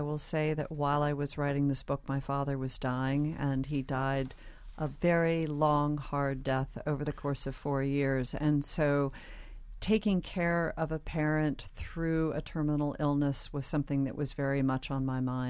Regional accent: Tennessee, United States; When I was growing up in Tennessee, when I was a kid, we lived in the country

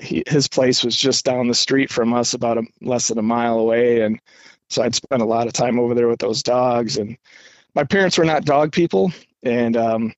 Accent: Illinois, United States; And I grew up in Illinois, but obviously our connections up there are deep and I have a lot of family in that area.

